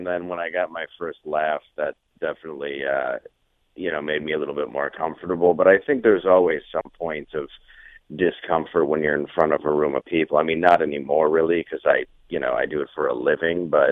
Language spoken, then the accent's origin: English; Grosse Pointe Woods, Michigan, United States; I actually grew up in Grosse Pointe Woods area.